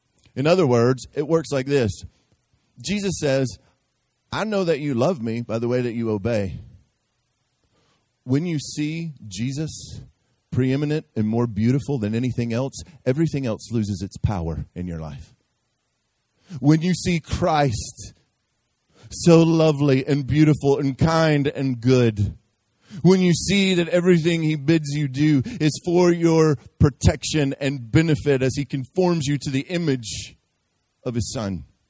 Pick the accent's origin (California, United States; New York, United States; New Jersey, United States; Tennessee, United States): Tennessee, United States; Memphis; I'm from Memphis, all right?